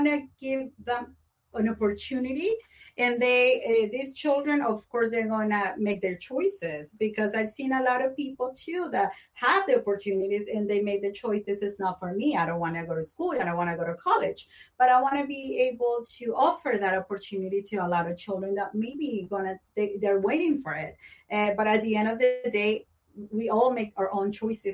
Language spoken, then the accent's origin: English; Colombia; I'm thinking Colombia because that's my home country.